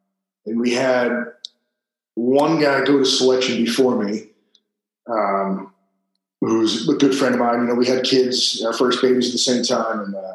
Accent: Buffalo, New York, United States; Buffalo, New York.

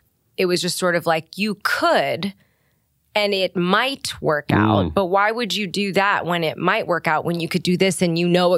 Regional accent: Beaverton, Oregon, United States; especially growing up in Beaverton, Oregon, which at the time was not the most diverse place in the world.

